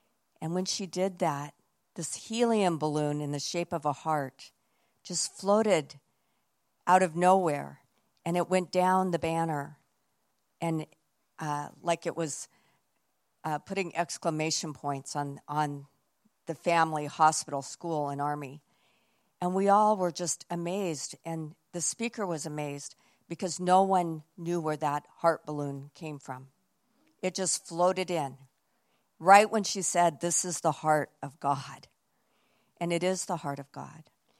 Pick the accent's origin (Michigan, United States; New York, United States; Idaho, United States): Idaho, United States; Coeur d'Alene; I'm from Coeur d'Alene, Idaho, where I was a pastor for 18 years.